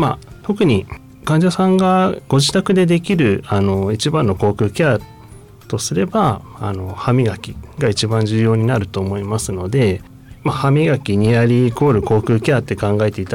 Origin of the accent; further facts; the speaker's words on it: Niigata, Japan; now in Sanjo, Japan; 地元は新潟市で、高校卒業までずっと新潟におりまして、三条は本当に昨年から開業と同時にお世話になっているという形です。